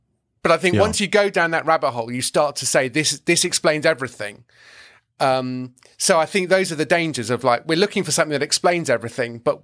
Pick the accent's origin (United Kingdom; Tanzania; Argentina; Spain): United Kingdom; my observation as a British person is the American military on its own is a country.